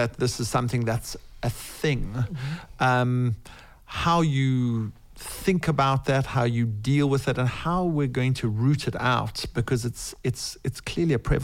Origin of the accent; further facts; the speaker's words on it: South Africa; eucalyptus from my home country, South Africa